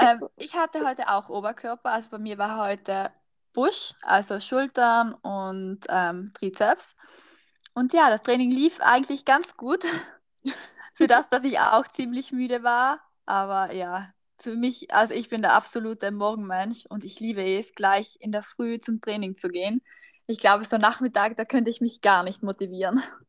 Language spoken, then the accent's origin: German; Trentino-Alto Adige, Italy; now in Innsbruck, Austria; Ich kann schon Italienisch, aber bei uns daheim reden wir eigentlich nur Deutsch. Es ist ein bisschen kompliziert, weil ich komme aus Südtirol